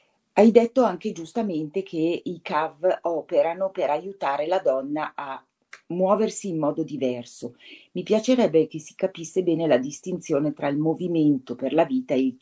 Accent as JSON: {"language": "Italian", "town": "Varese", "region": "Lombardy", "country": "Italy", "said": "noi principalmente quando siamo partiti pensavamo a Varese, perché noi siamo di Varese."}